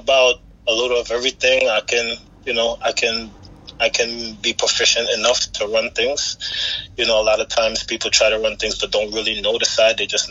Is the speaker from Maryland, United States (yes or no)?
no; New York, United States; born there; Well, I'm born in New York, but my family's from Jamaica. I'm a first generation New Yorker, as they would say in my family.